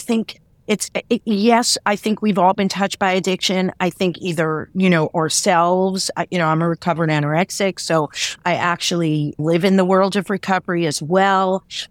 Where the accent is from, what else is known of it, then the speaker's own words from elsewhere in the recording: New York, United States; I love theater. I grew up in New York